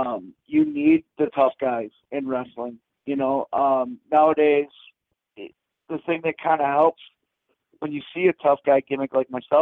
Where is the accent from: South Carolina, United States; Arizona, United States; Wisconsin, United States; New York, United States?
Wisconsin, United States; Milwaukee; So growing up in Milwaukee, we only pretty much had WWF and AWA at our fingertips.